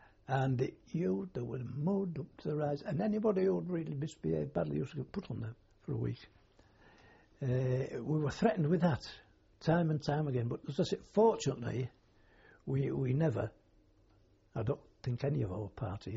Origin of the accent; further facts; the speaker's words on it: United Kingdom; we used to have some being British